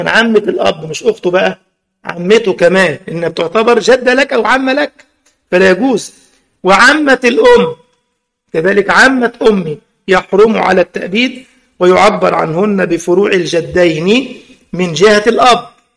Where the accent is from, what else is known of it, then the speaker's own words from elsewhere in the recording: Egypt; حتى عندنا في مصر يقول لك الخال والد